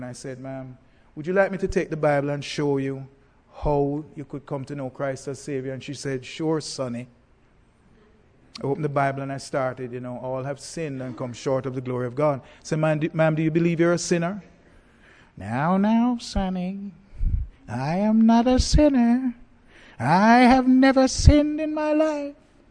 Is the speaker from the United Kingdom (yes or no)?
no; Jamaica; but sir, I'm just as Jamaican as you are.